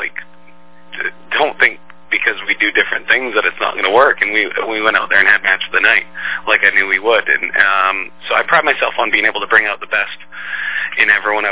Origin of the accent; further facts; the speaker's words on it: Canada; I do take pride though in being Canadian, and the fact that Canada has contributed a lot of amazing wrestlers, to the industry.